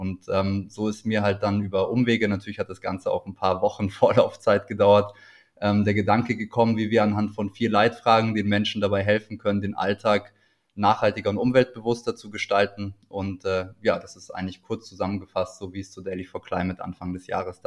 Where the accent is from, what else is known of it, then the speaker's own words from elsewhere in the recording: Munich, Bavaria, Germany; born there; now in Berlin, Germany; Ich bin 32 Jahre alt, gebürtiger Münchner, lebe mittlerweile in Berlin